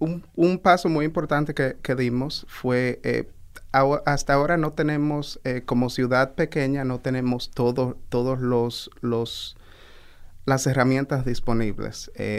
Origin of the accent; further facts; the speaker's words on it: New York, United States; yo, por ejemplo, crecí en el Bronx, luego viví en Harlem.